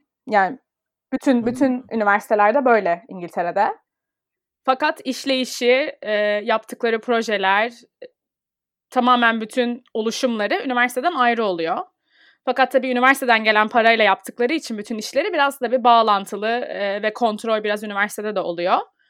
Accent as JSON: {"language": "Turkish", "region": "İzmir", "country": "Turkey", "tie": "born or raised there", "moved": "as an adult", "lives_now": "London, United Kingdom", "said": "İzmir'de doğdum. İzmir Amerikan'da okudum. Yani 15 sene aynı kampüsteydim. Bayağı fanusta gibi İzmir'de okudum. Sonra Londra'ya geldim."}